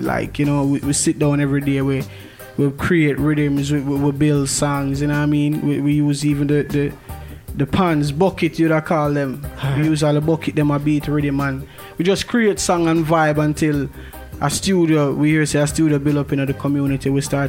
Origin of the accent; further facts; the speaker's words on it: Kingston, Jamaica; also born or lived in Portmore; I'm originally from Kingston, you know? Kingston, Jamaica, so you don't know, big up Kingston, but I kind of spend some time in Portmore, St. Catherine as well.